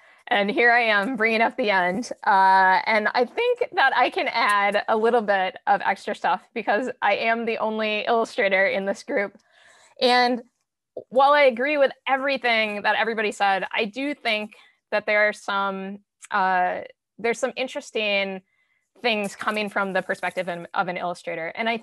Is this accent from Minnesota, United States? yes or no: yes; Minnesota, United States; born there; So, you know, I'm Puerto Rican, but I was born here, not on the island. I was born in Minnesota, so like far away from New York.